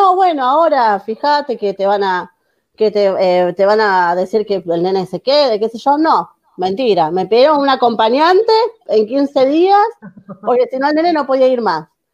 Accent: Mar del Plata, Buenos Aires Province, Argentina; soy de Mar del Plata y quiero formar parte del grupo

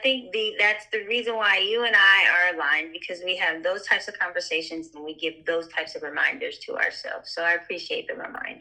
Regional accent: Pasadena, California, United States; and I've been told that because I was raised in Pasadena, California, like because my father worked hard to raise us in middle class, you know, neighborhoods

